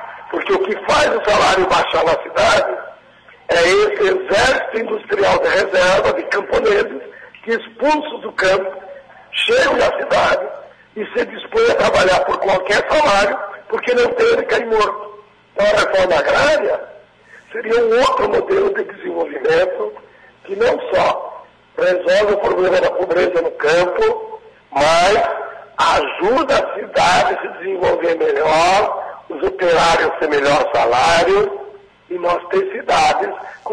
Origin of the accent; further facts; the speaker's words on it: Rio Grande do Sul, Brazil; lá na minha região, chamada Colonial Italiana do Rio Grande do Sul. Lá não tem latifúndio.